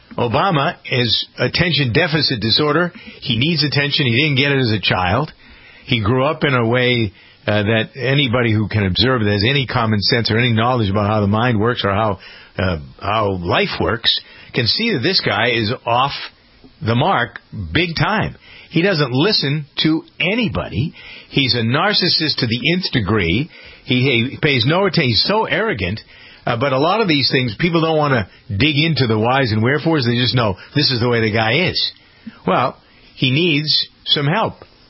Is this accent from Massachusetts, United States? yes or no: yes; Framingham, Massachusetts, United States; I find what is happening here in my hometown an interesting bellwether and wonder whether others will copy this.